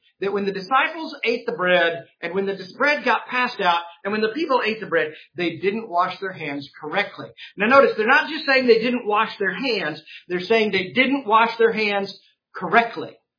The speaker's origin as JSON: {"language": "English", "region": "Texas", "country": "United States", "tie": "born or raised there", "said": "I grew up in Texas. I've drank out of water hose."}